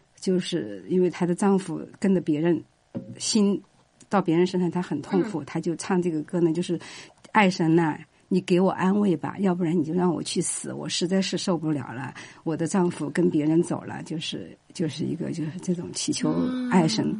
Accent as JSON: {"language": "Chinese", "town": "Chengdu", "region": "Sichuan", "country": "China", "also_born_or_lived": "Japan", "moved": "as an adult", "lives_now": "Seattle, United States", "said": "我是成都人，四川成都的。就是我的职业呢以前在中国是做医生的，完了以后去了日本留了学，来了在日本留学完了以后就到美国"}